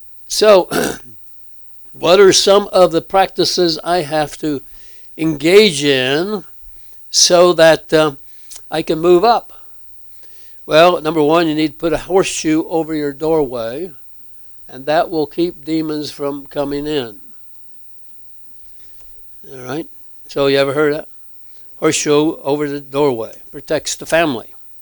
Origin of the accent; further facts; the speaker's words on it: Speedway, Indiana, United States; So I remember growing up in Speedway, Indiana, and I didn't know that the name Mars Hill was in the Bible.